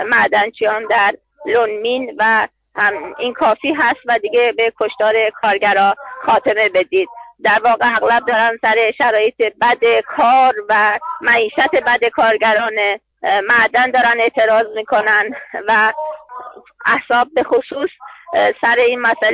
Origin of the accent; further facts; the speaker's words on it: Iran; این تجربه هست برای من که از ایران میام